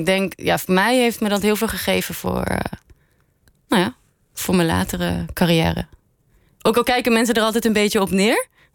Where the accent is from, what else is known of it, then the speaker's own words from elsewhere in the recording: Aruba; moved away as an adult; now in Netherlands; toen ik op Aruba opgroeide, was ik vooral heel erg geïnteresseerd in theater.